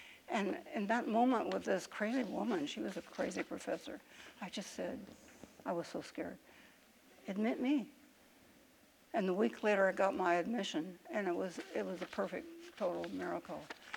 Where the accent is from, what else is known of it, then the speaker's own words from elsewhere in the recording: Oregon, United States; I was from Oregon, for heaven's sakes.